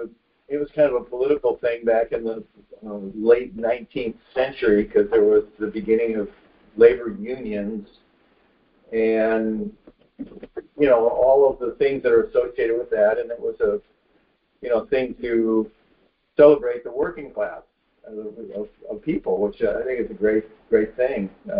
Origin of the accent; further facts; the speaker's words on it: Detroit, Michigan, United States; we came from Detroit, and Detroit was, you know, had labor friction when we were growing up between the UAW and the automakers